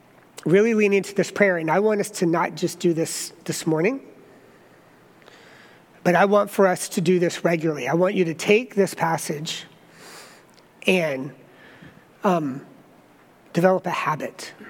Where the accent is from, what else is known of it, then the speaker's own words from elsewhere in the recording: South Carolina, United States; born there; I was born in South Carolina.